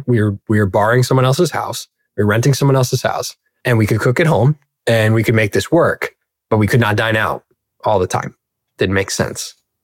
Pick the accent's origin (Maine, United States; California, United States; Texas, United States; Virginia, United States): California, United States; So I grew up in Southern California. Dad is Mexican, mom's Italian, never lacking good food.